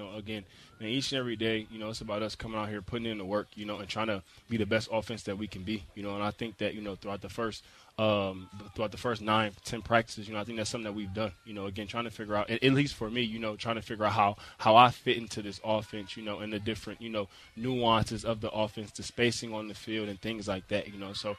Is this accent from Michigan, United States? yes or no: yes; Detroit, Michigan, United States; me growing up in Detroit